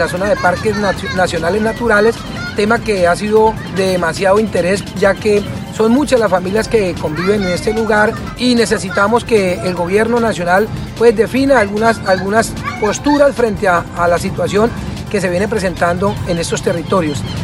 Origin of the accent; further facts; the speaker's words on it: Colombia; poder dialogar con lo que realmente necesitamos como ciudadanos, necesitamos como colombianos